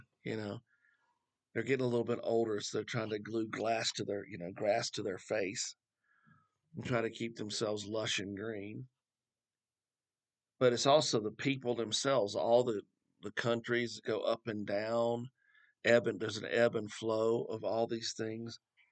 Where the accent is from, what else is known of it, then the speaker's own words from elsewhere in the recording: the South, United States; The first thing I noticed when I got here, because I'm from the South, the first thing I noticed when I got here is that it's not green.